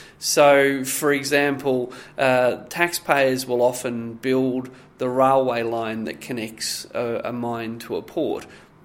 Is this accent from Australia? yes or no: yes; New South Wales, Australia; Yeah, I grew up in the Hunter Valley. I did work experience in a coal mine. I grew up smelling coal mines and hearing them